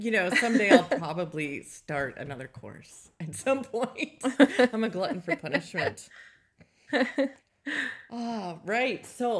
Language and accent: English; United States; now in United Kingdom; No disrespect for people who like the Queen. It's just not our jam. I'm American. I don't get it at all.